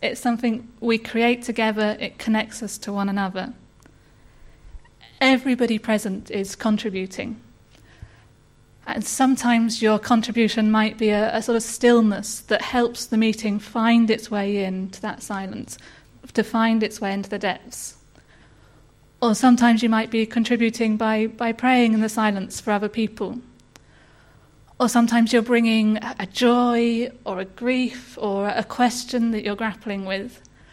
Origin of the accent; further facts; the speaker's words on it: Bath, South West England, United Kingdom; So I'm from Bath.